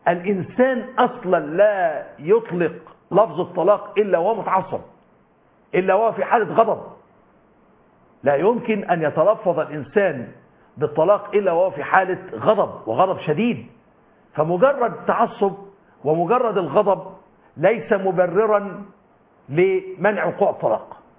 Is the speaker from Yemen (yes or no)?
no; Egypt; والمثل البلدي عندنا في مصر